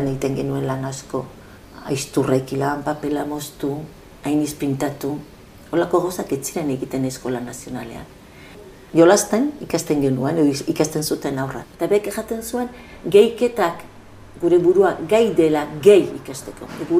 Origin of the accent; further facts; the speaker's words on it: Oteiza, Navarre, Spain; born there; Sortua naiz Elizarran ondoko herri txiki batean, deitzen dena, deitzen dutena, Oteiza dela Solana. 1947. Nere aitaren sort etxean.